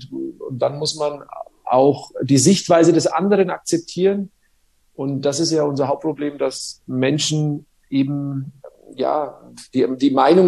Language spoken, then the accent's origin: German; Nuremberg, Bavaria, Germany; ich bin ja in Nürnberg quasi in der Haller-Wiese-Klinik geboren.